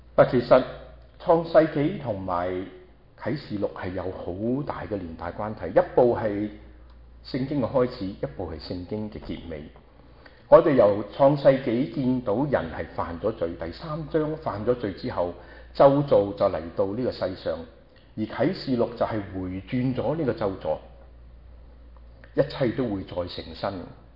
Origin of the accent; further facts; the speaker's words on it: China; 嗱，我哋中國人都有嘅